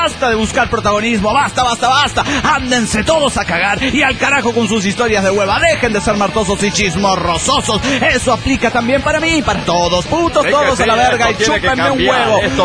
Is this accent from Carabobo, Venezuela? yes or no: yes; Valencia, Carabobo, Venezuela; de Valencia, Venezuela.